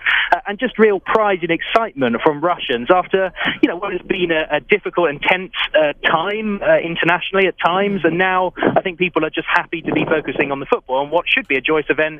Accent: United Kingdom; as a British man, my head hung for just a second

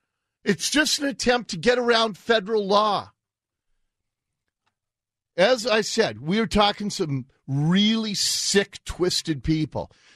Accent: Seattle, Washington, United States; when I was a little kid growing up in Ballard

